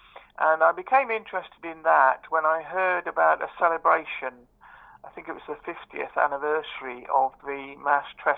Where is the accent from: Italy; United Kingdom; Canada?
United Kingdom; East of England; I was born in East Anglia, and my mum and dad used to take us for countryside walks and that sort of thing, and I'm a country boy. You know, I come from a village in North Essex